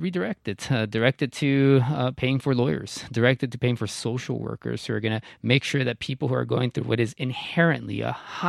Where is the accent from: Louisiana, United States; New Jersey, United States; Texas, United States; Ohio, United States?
Texas, United States; born there; he was born in Mexico, not far from where I was born in South Texas. We both went to school in South Texas public schools